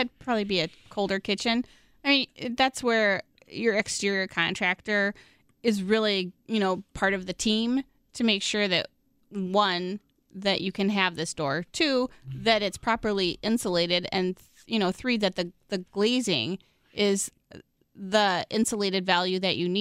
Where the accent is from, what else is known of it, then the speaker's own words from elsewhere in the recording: Midwest, United States; Yeah, I'm such a Midwesterner.